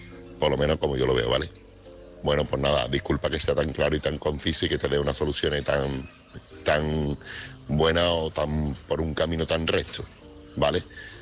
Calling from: Seville, Andalusia, Spain; Buenas noches … corresponsal de Sevilla.

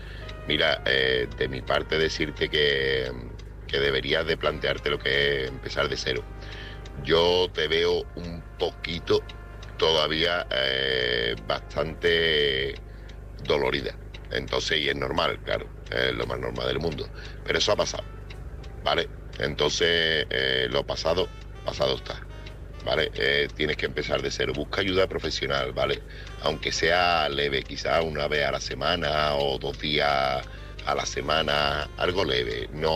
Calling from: Seville, Andalusia, Spain; corresponsal de Sevilla.

